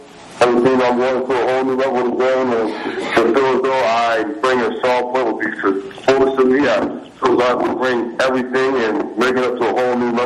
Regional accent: New Jersey, United States; You know, I'm from New Jersey and I went to play at Iowa.

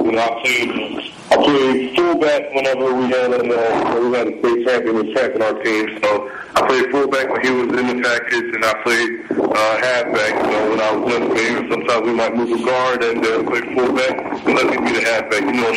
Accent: New Jersey, United States; You know, I'm from New Jersey and I went to play at Iowa.

